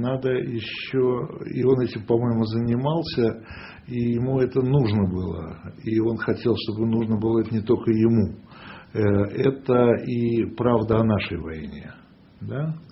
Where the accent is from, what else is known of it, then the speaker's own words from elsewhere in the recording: Moscow, Russia; я как москвич могу сказать